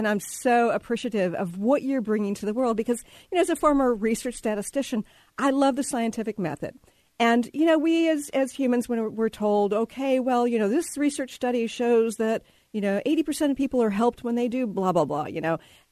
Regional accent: Texas, United States; Yeah, I'm from Texas originally

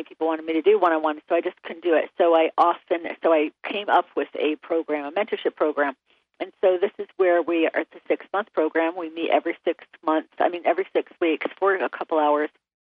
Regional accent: East Coast, United States; also born or lived in California, United States; I used to live out in California, and even though I'm from the East Coast

